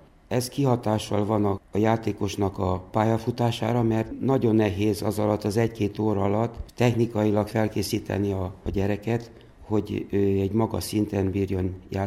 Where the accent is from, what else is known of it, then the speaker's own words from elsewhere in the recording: Arad, Arad County, Romania; Az volt a szerencsém, hogy Aradnak olyan részére születtem, ahol egy nagy kiterjedésű rét volt, és akkor ez adta a lehetőséget, hogy egész nap a gyerekekkel ott kint szaladgáljunk, játszunk, focizzunk.